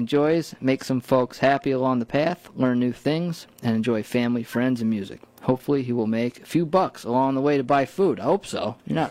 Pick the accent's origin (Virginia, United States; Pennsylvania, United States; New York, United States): New York, United States; New Paltz; Remember growing up, you'd see a car growing up in New Paltz along the flats there.